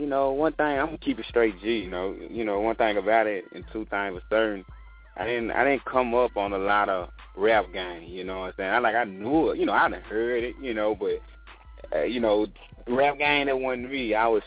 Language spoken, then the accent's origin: English; Memphis, Tennessee, United States; Yeah, I'm from Memphis. I did a whole lot of moving around coming up, but this is where I was born, at July 23rd, you know.